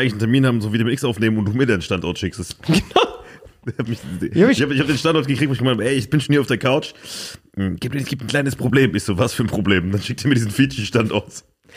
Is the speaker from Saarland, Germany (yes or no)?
yes; Saarland, Germany; mein Kaff, Alter, mein Dorf, wo ich aufgewachsen bin im Saarland, würde ich direkt zurückgehen.